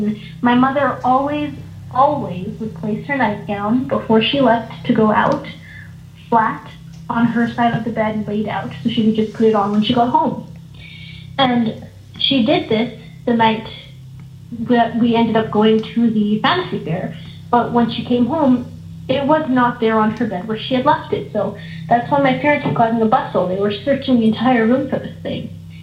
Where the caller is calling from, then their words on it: Calgary, Alberta, Canada; I'm calling in from Calgary, Alberta in Canada.